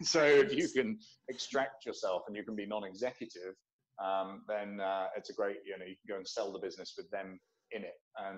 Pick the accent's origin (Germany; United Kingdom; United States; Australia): United Kingdom; England; I'm English, so.